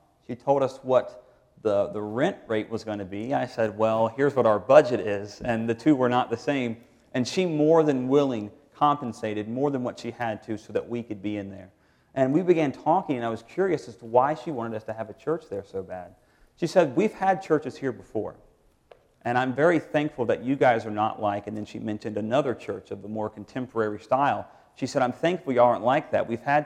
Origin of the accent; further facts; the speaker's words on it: North Carolina, United States; anything outside of North Carolina. Don't even offer it to me. I feel like God has called me back to my home state."